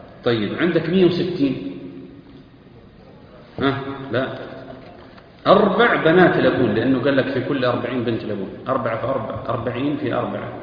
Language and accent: Arabic; Saudi Arabia; لا تكاد تجب عندنا في المملكة العربية السعودية كلها